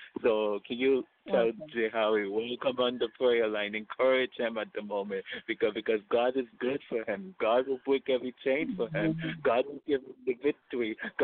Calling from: Boston, Massachusetts, United States; I'm calling from Boston.

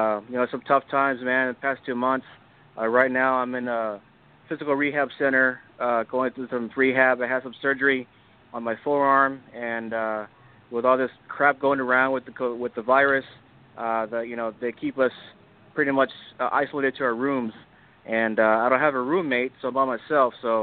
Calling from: Texas, United States; yo vive en Texas.

